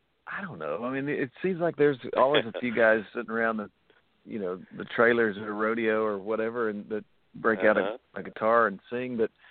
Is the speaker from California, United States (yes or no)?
no; Oologah, Oklahoma, United States; He saw a flyer that we were playing a show in my hometown, Ooligah, Oklahoma, a little bit, you know, population 1,000